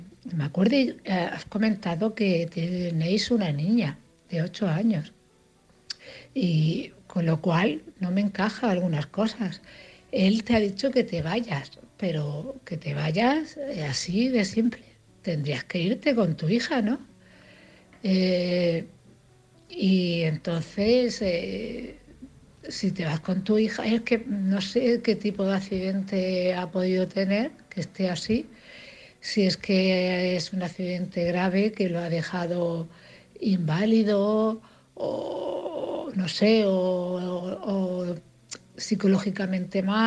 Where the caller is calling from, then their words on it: Cartagena, Region of Murcia, Spain; de Cartagena.